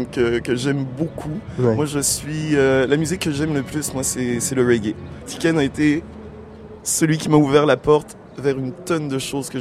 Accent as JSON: {"language": "French", "region": "Quebec", "country": "Canada", "tie": "born or raised there", "also_born_or_lived": "Senegal", "said": "Moi, je suis né au Sénégal. Ouais. J'y ai passé... quelques années, jusqu'à l'âge de 4 ou 5 ans, j'ai été adopté par deux Québécois, mes parents."}